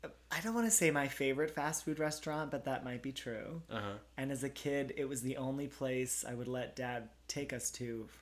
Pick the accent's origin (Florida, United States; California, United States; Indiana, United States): California, United States; also born or lived in Orange, United States; I was born and raised in a very small beach town in Southern California with one really lovely older b